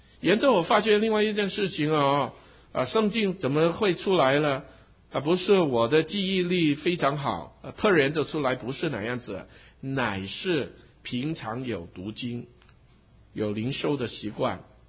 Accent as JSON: {"language": "Chinese", "country": "Hong Kong", "tie": "born or raised there", "said": "在基督徒家庭长大的时候，从小就已经听很多的圣经的事情啊。后来在香港啊，香港的很多的学校也是基督教的，所以我念的小学、我的中学都是基督教的学校"}